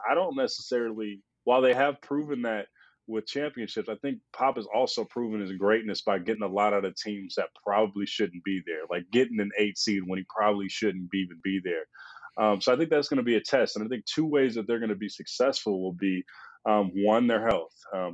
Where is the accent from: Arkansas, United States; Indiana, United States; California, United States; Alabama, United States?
California, United States; Oakland; because I'm from Oakland. I grew up a Raiders fan, and Raider fans was very different going to Raider games than it was going to San Francisco 49er games.